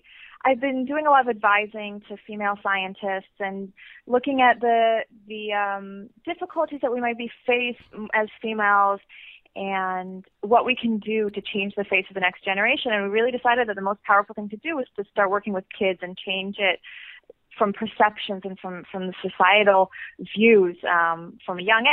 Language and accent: English; Virginia, United States; So I grew up in Virginia, actually, in the middle of nowhere. No, not even a town name, sort of half an hour north of Richmond.